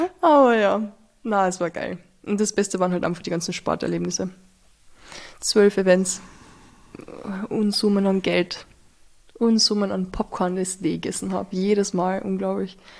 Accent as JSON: {"language": "German", "region": "Carinthia", "country": "Austria", "said": "aber ich komme aus Kärnten, ist eh schon zu spät."}